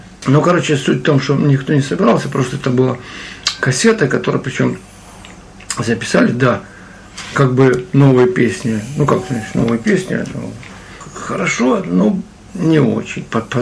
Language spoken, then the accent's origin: Russian; Kharkiv, Kharkiv Oblast, Ukraine; Вообще Харьков, знаешь, ты же харьковчанин коренной, да. И ты понимаешь, да, что вот я тоже коренной, что уехать из Харькова фактически невозможно.